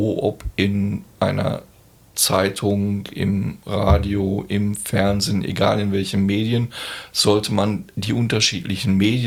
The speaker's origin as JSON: {"language": "German", "town": "Bochum", "region": "North Rhine-Westphalia", "country": "Germany", "said": "Ich stamme aus Bochum"}